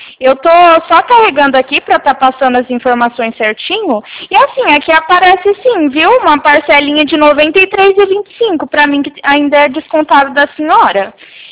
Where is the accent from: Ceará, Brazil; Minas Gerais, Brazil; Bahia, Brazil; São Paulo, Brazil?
São Paulo, Brazil; eu sou do estado de São Paulo, aqui mais na região de Presidente Prudente